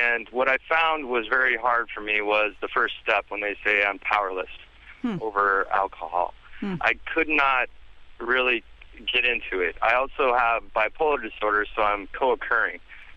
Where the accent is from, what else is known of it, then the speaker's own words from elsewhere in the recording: Montana, United States; I'm from Montana.